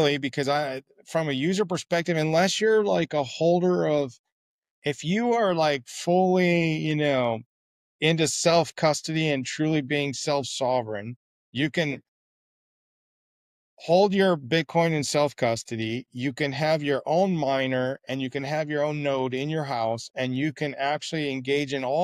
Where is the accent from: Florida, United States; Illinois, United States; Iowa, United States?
Illinois, United States; Peoria; I grew up in Illinois in the States, in Peoria.